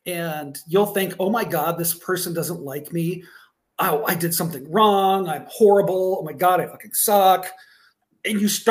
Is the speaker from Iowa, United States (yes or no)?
yes; Ogden, Iowa, United States; I'm from Ogden, Iowa.